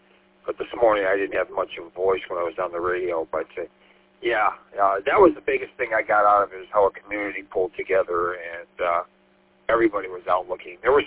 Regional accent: St. Clair Shores, Michigan, United States; now in Madison Heights, United States; I've only lived in this city for, and county too, for about 12 years, and I'm originally from St. Clair Shores, but in Macomb County

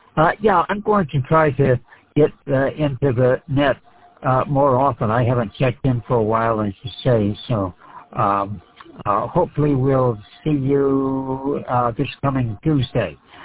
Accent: Birmingham, Michigan, United States; now in California, United States; And I was born and raised in Birmingham, just north of Detroit. And been out here in California since 1967.

